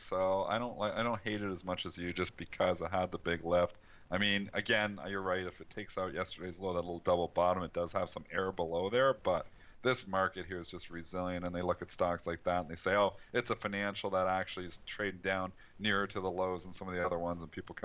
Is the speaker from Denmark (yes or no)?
no; Canada; I'm Canadian.